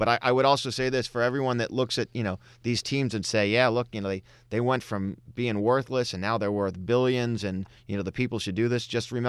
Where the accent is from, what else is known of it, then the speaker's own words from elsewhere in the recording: Houston, Texas, United States; I grew up in Houston. It's a popular sport down south.